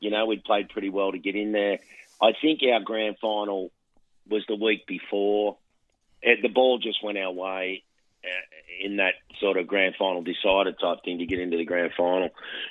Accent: Matraville, New South Wales, Australia; I grew up in Matraville, which is a suburb behind Maroubra Beach.

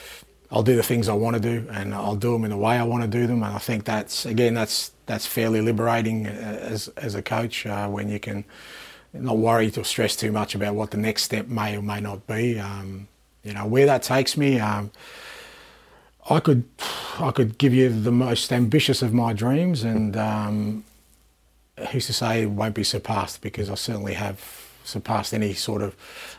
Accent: Australia; growing up in Australia

